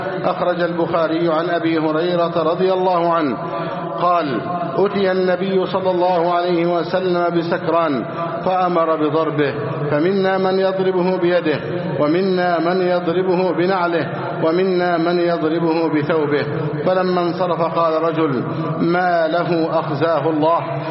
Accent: Egypt; اللهم احفظ بلدنا مصر واجعلها أمنا أمانا، سخاء رخاء، وسائر بلاد المسلمين.

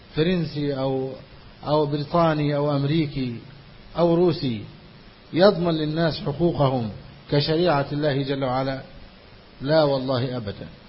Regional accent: Egypt; لكن عندنا في مصر الشارع أمام البيت

